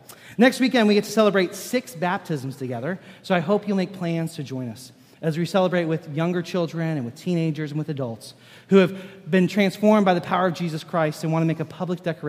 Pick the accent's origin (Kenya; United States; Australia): Kenya; I grew up with him in Kenya.